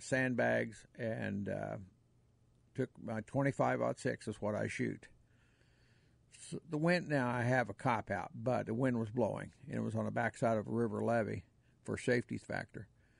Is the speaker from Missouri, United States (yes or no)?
yes; Missouri, United States; Now, I'm from Missouri. You got to show me an awful lot of stuff, you know.